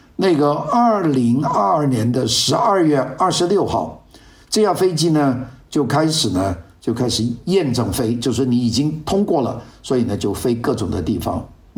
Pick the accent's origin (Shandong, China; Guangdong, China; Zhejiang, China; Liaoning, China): Guangdong, China; 那当然好吃了，我们广东人。